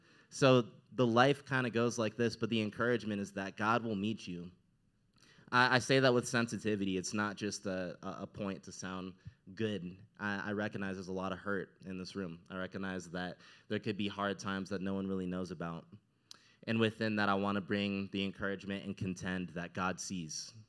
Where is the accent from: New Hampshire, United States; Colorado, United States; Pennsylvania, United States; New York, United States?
Colorado, United States; Highlands Ranch; I grew up in Highland Ranch. My brother, sister-in-law, they also know Highland Ranch real well.